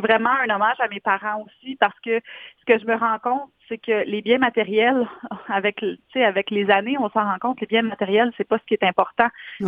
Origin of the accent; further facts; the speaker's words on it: Saint-Lin–Laurentides, Quebec, Canada; Moi, j'ai grandi à Saint-Lin-Laurentide. Je viens d'une famille nombreuse. Je suis l'aînée d'une famille de 6 enfants. Puis on a eu... en fait, nous, on n'était pas riches. On n'était pas une famille riche.